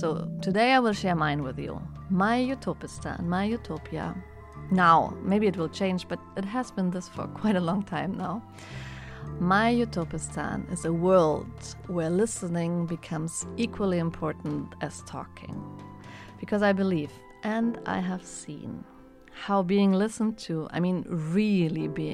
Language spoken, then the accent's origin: English; Germany; I had just arrived in Hamburg after more than half a year outside of Germany. And I have mixed feelings towards my home country